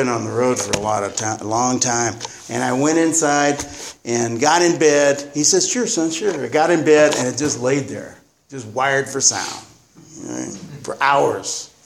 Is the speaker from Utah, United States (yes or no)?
no; Phoenix, Arizona, United States; where we were raised in Phoenix in the 70s, my dad had Wally